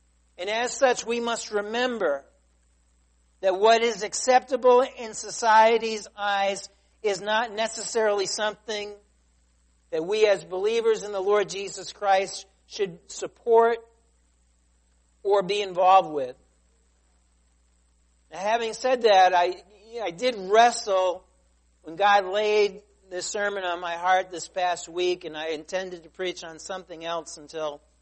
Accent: United States; even though I'm an American and I believe in freedom of speech

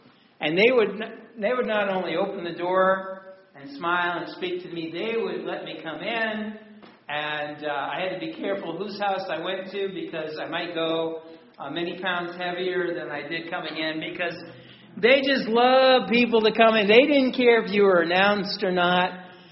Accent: New England, United States; I grew up in New England. I knew better than to do that here.

